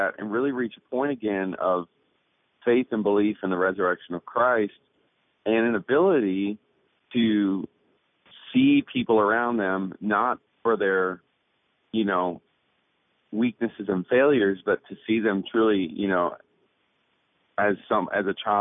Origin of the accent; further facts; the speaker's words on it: Newfoundland and Labrador, Canada; also born or lived in Phoenix; now in Nashville, United States; Obviously, the fact that I'm from Newfoundland, Canada, is a huge point of pride.